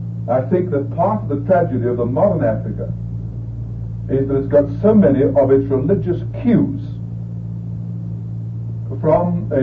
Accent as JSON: {"language": "English", "region": "England", "country": "United Kingdom", "said": "as you recognize, an Englishman. Frank has already told you that, but you recognize it anyhow by my accent."}